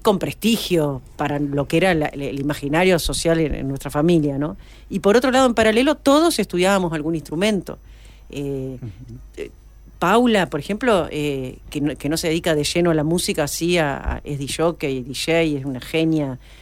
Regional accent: Paysandú, Uruguay; now in Montevideo, Uruguay; yo soy de Paysandú, y tener la posibilidad de venir a Montevideo a estudiar es un privilegio muy grande.

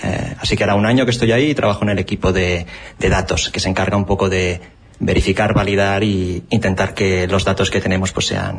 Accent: Cabrera de Mar, Catalonia, Spain; Soy de Barcelona, sí. Soy de un pueblo cerca de Barcelona, Cabrera de Mar.

